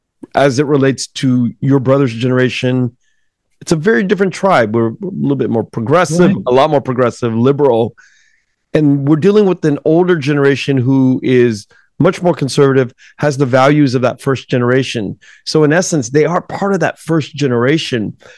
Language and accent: English; United States; born there; I was born in the United States, so neither do I feel like the history of Vietnam in Vietnam and the Vietnamese in Vietnam is my history.